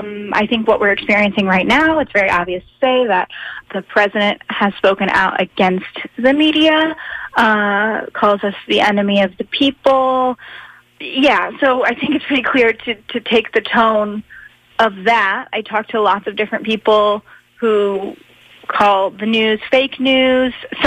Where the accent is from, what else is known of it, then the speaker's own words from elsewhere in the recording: Maryland, United States; The Capital is my hometown paper, so I'm from Maryland.